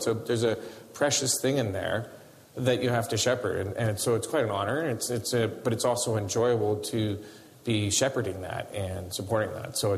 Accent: Canada; And me as a Canadian, I just think it's unacceptable.

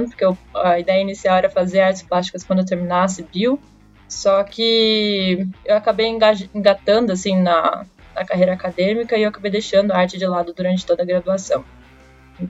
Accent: Santa Isabel, São Paulo, Brazil; eu sou nascida em São Paulo, capital, mas eu fui criada em Santa Isabel, que é uma cidadezinha na Dutra, no caminho do Rio de Janeiro. É, a minha família vem de lá, por isso que eu cresci lá

